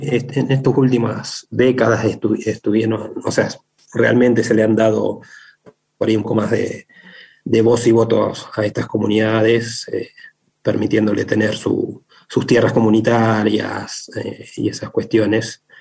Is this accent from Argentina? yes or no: yes; Buenos Aires Province, Argentina; moved away as an adult; Yo soy de provincia de Buenos Aires, hace unos 5 o 6 años que estoy viviendo acá por la zona